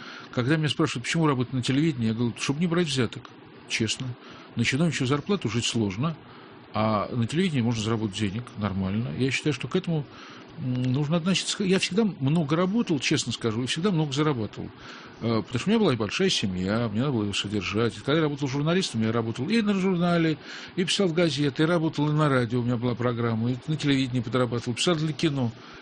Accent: Kyrgyzstan; born there; я родился в России, то есть я родился в Киргизии.

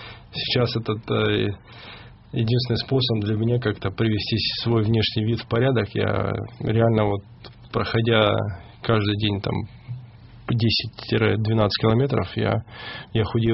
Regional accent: Russia; потому что я россиянин

